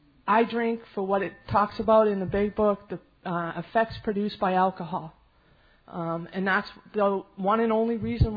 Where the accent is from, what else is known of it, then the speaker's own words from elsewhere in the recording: Framingham, Massachusetts, United States; born there; I was born in Framingham State Prison. My mother was an inmate, and I spent the first nine months of my life in prison.